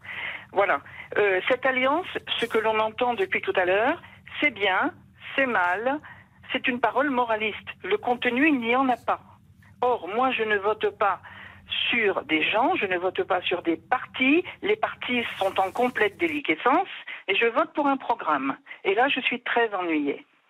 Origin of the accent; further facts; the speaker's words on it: Brittany, France; Pas du tout, je confirme. Pourtant, je viens de Bretagne.